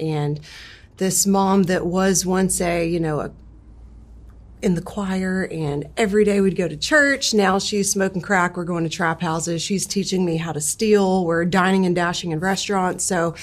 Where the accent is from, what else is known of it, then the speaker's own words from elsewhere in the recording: Memphis, Tennessee, United States; South Memphis.